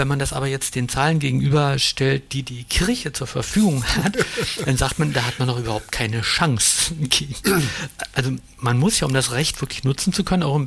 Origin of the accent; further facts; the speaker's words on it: East Germany, Germany